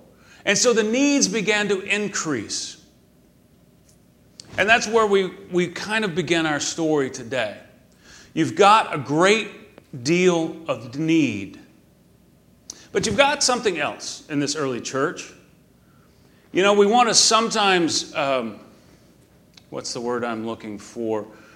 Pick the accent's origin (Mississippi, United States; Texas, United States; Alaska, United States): Texas, United States; that I didn't have the same value system that maybe he had, the rural part of being a Texan that he knew, that I was one of them.